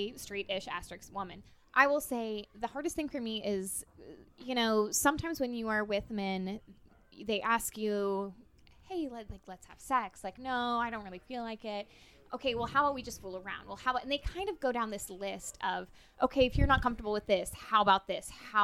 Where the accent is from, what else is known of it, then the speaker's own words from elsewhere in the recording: Norman, Oklahoma, United States; I grew up in Norman